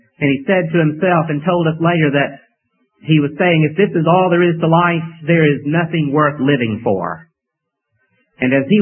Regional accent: Atlanta, Georgia, United States; I was raised in Atlanta, Georgia. I think I mentioned the other Wednesday evening. And I was raised in a Christian home.

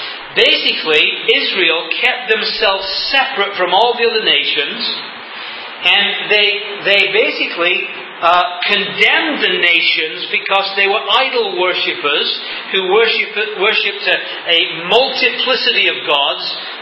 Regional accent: England, United Kingdom; I say that as an Englishman who has seen the principle of the Abrahamic covenant worked out in my own nation.

